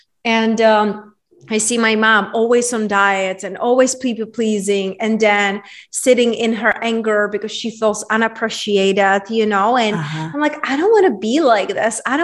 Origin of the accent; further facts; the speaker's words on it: Czechia; English is a second language; And Czech Republic.